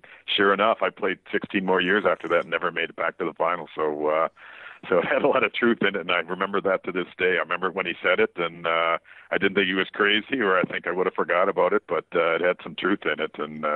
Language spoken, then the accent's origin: English; Waterloo, Ontario, Canada; my hometown, Waterloo, Ontario.